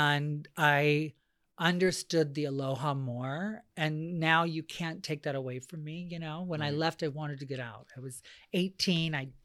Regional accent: Hawaii, United States; I grew up in Maui. And so like you had to learn how to swim. And you had to learn how to understand the ocean or else.

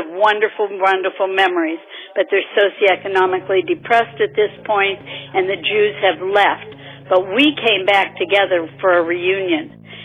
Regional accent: McKeesport, Pennsylvania, United States; I was born and raised in McKeesport, Pennsylvania, a steel town that at one time had 7 synagogues that were packed every day, every holiday and Shabbos

